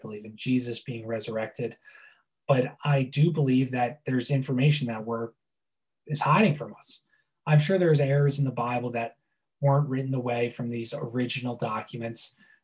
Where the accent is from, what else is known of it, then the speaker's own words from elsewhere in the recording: Northeast, United States; I'm from the Northeast. There's like places called that are Aliquippa, Tamaqua, all these Native American words.